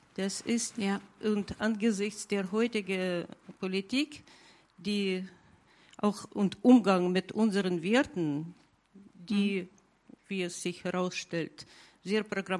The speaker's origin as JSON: {"language": "German", "region": "Saint Petersburg", "country": "Russia", "tie": "born or raised there", "said": "der die Tragödie meiner Heimatstadt zum ersten Mal beim Namen genannt. Das war ein Leningrader Genozid."}